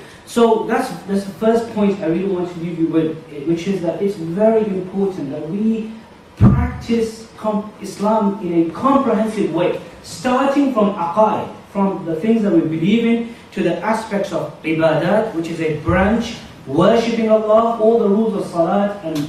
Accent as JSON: {"language": "English", "town": "Leicester", "region": "East Midlands", "country": "United Kingdom", "tie": "born or raised there", "said": "I myself, I was born in this country. I was born in Leicester. And I've lived all my life in this country."}